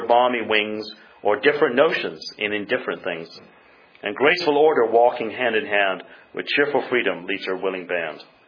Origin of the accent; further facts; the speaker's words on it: United Kingdom; Growing up in Britain, this is something you'd associate with, you know, the Southern Europeans.